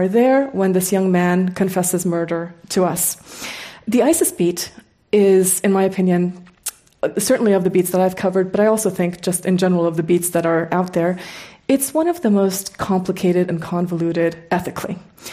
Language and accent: English; Ojai, California, United States; I actually grew up in California. I grew up in Ojai.